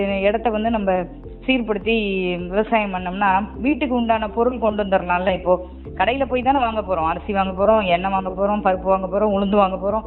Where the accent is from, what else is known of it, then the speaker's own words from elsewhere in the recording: Neyveli, Tamil Nadu, India; நான் பிறந்து வளர்ந்தது எல்லாம் நெய்வேலி, அப்பா வந்து திருவாரூர் மாவட்டம், நான் கல்யாணம் பண்ணி போனது தஞ்சாவூர் மாவட்டம் ஒருத்தநாடு பக்கத்தில்.